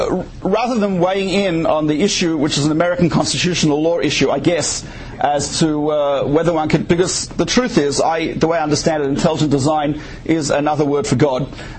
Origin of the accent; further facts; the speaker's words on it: Australia; now in United States; I come from Australia, and there are no restrictions what you can teach in the public schools.